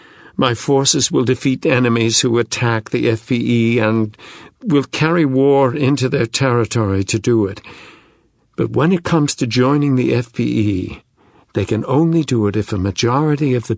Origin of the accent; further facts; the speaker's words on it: United States; It's what I learned from growing up in America.